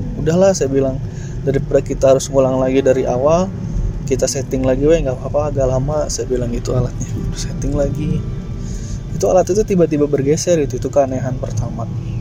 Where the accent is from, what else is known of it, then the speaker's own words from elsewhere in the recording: Banten, Indonesia; Saya dari Banten